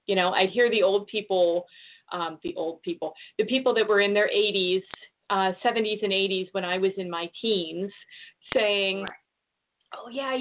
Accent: Ohio, United States; Yeah, I was being from Ohio, which, as Chrissy Teigen has recently stated on Twitter, 95% of the world's population is originally from Ohio, and I am convinced of this.

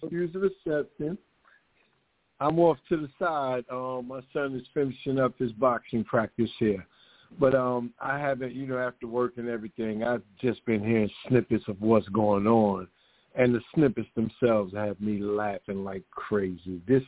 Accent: New York, United States; You know, being a New Yorker, seeing what they did to Spitzer and that dude Wiener

